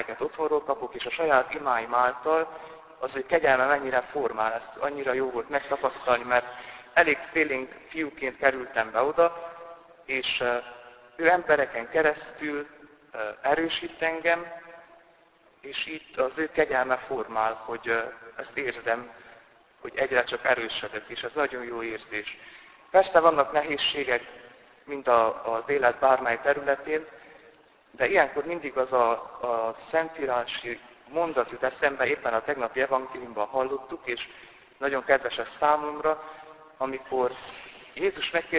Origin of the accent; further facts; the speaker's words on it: Csíkcsicsó, Harghita, Romania; Csicsicsóból származom.